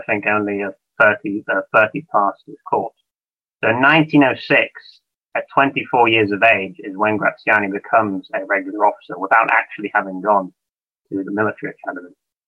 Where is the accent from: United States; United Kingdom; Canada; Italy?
Italy; Because I grew up in Italy, I don't use the English system.